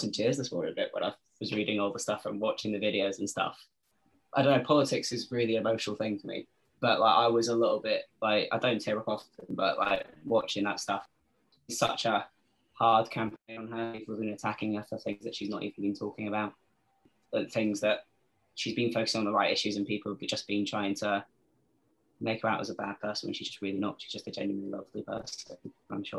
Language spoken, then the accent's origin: English; Wakefield, Yorkshire and the Humber, United Kingdom; now in London, United Kingdom; I'm a Labour activist. I live in London, but I'm from Wakefield, Batley's neighbouring constituency.